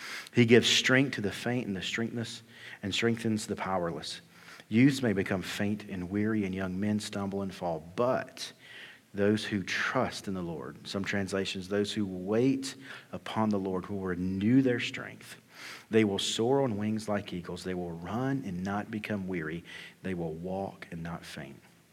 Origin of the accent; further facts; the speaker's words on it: Alabama, United States; I think about like Danielle's from Arizona and I'm from Alabama. And we both went to college in Alabama